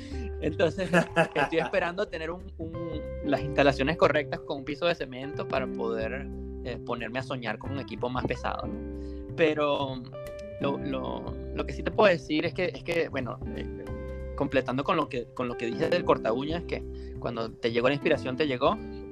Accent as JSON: {"language": "Spanish", "country": "Venezuela", "said": "siendo venezolano, bueno, te podrás imaginar lo duro que fue eso."}